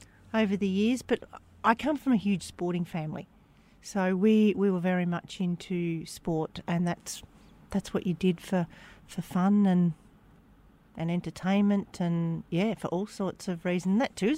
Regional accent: Deniliquin, New South Wales, Australia; Growing up in Denny's pretty cool, actually. So I'm the youngest of three children, three girls

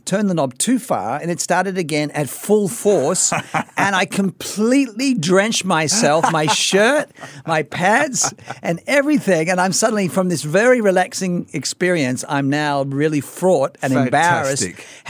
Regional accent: Australia; I think I'm a bit like Crocodile Dundee, you know, because I'm from Australia like him.

